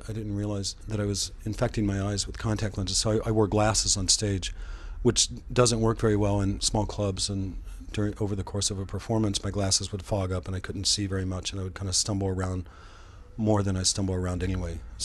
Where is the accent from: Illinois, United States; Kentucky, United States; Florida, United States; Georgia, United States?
Georgia, United States; you know, we're from Georgia